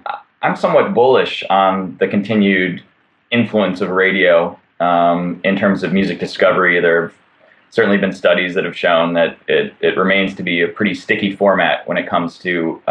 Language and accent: English; Wisconsin, United States; But at the same time, I'm from the Midwest. I'm from Wisconsin, and I go back to Wisconsin and Minnesota during the summer.